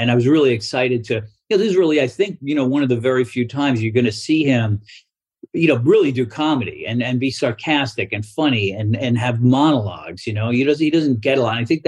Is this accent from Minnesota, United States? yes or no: no; Brooklyn, New York, United States; I grew up in Brooklyn. You know, I didn't know what I wanted to do except be rich. I grew up in a, you know, fairly blue collar neighborhood.